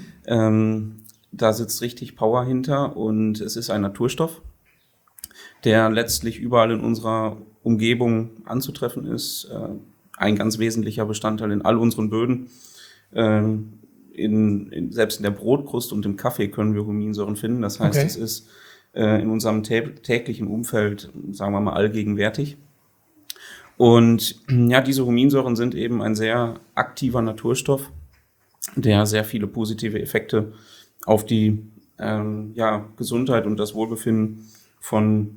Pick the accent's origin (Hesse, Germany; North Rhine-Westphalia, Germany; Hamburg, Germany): North Rhine-Westphalia, Germany; Sassenberg; born there; Ja, wir sind hier heute in Sassenberg und auch ich bin in Sassenberg geboren, auf dem Milchviehbetrieb.